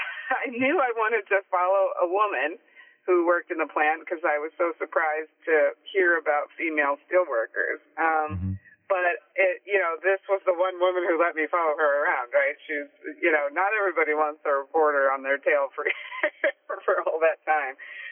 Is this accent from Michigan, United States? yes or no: yes; Michigan, United States; And I'm from Michigan, so I kept hearing back, he's going to save our factory, he's going to bring our factory back.